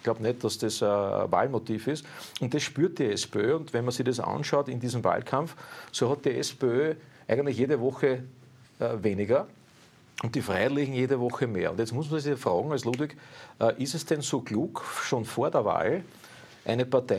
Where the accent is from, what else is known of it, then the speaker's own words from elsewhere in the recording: Vienna, Austria; in den Bezirken Favoriten, da wo ich herkomme